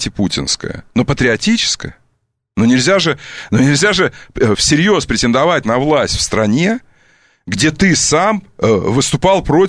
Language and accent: Russian; Crimea, Ukraine; born there; я родился в Крыму, и, да, ну, я чувствую Крым как-то, чувствую, это моя земля, понимаете?